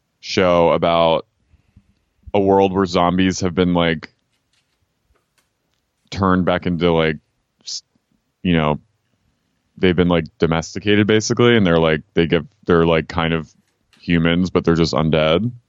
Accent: Ireland; I mean, I think I'm Irish

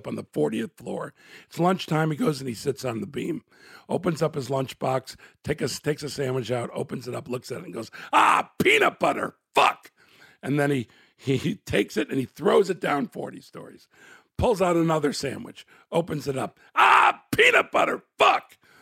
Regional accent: Chicago, Illinois, United States; born there; I was born in Chicago, Illinois.

